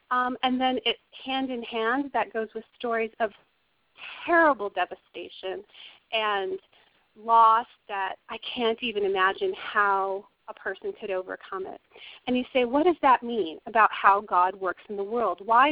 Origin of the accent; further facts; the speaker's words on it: Colorado, United States; It's set here in my home state of Colorado, down in the San Luis Valley.